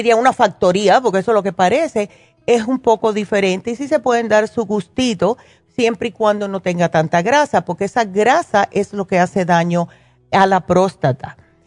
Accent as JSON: {"language": "Spanish", "country": "Cuba", "moved": "yes", "said": "Díganmelo a mí, que siendo cubana, lo que más comíamos nosotros era puerco."}